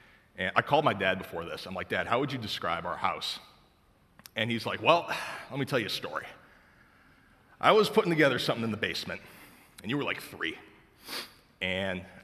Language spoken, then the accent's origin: English; New York, United States; I'm from New York. Yeah, so being from New York, I believe in being real and raw with people.